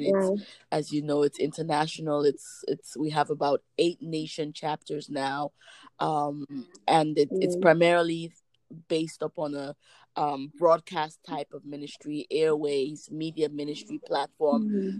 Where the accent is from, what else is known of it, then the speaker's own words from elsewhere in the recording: Sierra Leone; now in United States; I reside in the US, and I'm originally from Sierra Leone, but I am an adopted Nigerian.